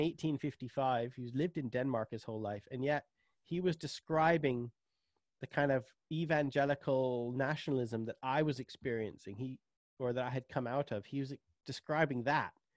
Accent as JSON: {"language": "English", "region": "Western Canada", "country": "Canada", "tie": "born or raised there", "said": "I grew up amongst people in Canada. I grew up in Western Canada. And the people I grew up around were self-confessed fundamentalist Christians."}